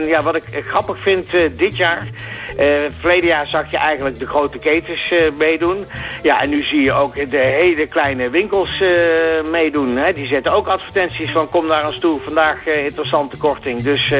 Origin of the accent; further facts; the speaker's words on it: Netherlands; Ja, kijk, wij zijn Nederlander.